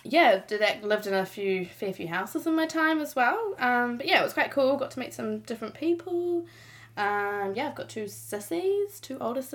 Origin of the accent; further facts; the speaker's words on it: Auckland, New Zealand; born there; also born or lived in Whanganui / Morrinsville; I was born in Auckland, but I actually moved around a bit, you know. Moved to Whanganui, and then I moved to Morrinsville. So, yeah, moved back to Auckland, so I'm quite well-travelled, you know.